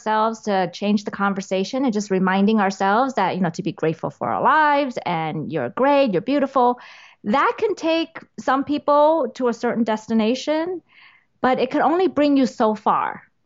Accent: New York, United States; Hidden shame, because I was shamed so much for being Asian as growing up in New York.

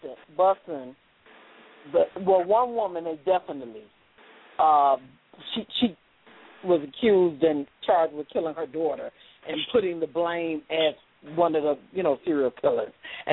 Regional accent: Chicago, Illinois, United States; But I'm from Chicago. There was 49 shootings in my city last weekend.

